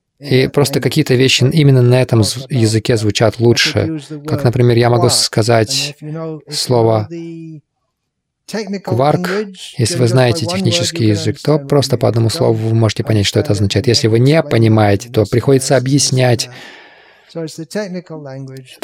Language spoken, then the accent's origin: Russian; England, United Kingdom; У меня есть оправдание, я из Англии.